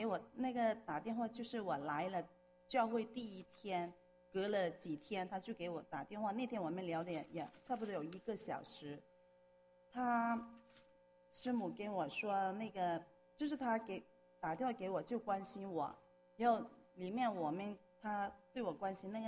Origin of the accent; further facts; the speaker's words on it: Guangdong, China; 因为我是广东人，